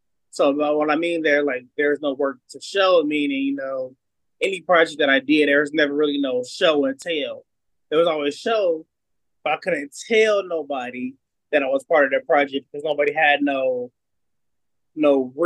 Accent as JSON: {"language": "English", "town": "Chicago", "region": "Illinois", "country": "United States", "said": "Like I said, I am from Chicago. I will be 30 years old this year"}